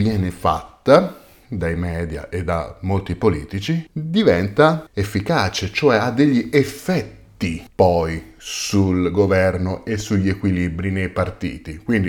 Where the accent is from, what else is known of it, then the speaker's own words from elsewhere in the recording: Rome, Lazio, Italy; Io sono di Roma, lavoro in tutta Italia